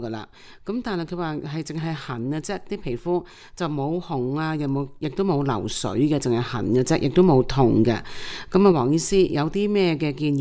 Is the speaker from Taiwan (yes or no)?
no; China